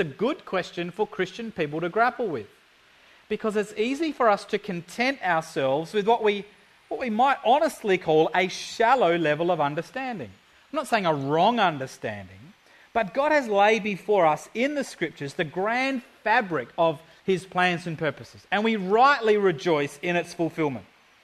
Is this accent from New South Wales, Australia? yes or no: no; Longwood, Victoria, Australia; I grew up in Longwood, not far from here.